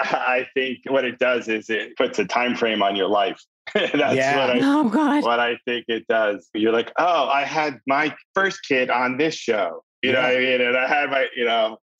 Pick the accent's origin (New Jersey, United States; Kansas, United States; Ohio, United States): New Jersey, United States; You know, I'm from New Jersey.